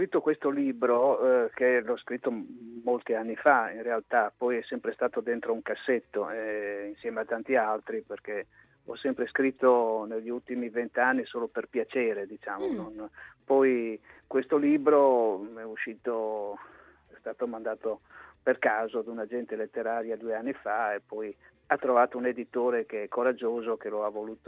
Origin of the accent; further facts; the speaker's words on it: Ferrara, Emilia-Romagna, Italy; born there; Sì, perché io sono ferrarese di nascita, sì.